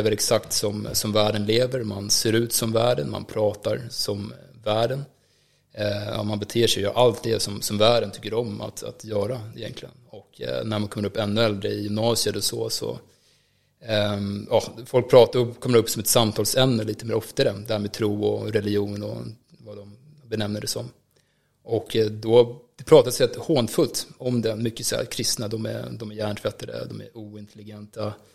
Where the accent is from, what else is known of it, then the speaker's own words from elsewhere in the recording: Stockholm, Stockholm County, Sweden; jag är 30 år gammal idag. Så född och uppvuxen här i Stockholm, ute i Bromma. Och det är precis som du beskriver, alltså kommer från en helt sekulär omgivning. En sekulär familj, sekulära vänner.